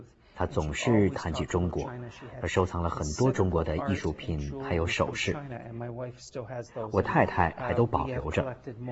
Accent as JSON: {"language": "Chinese", "town": "Toronto", "region": "Ontario", "country": "Canada", "tie": "born or raised there", "said": "我从小在多伦多长大，一直生长在这里"}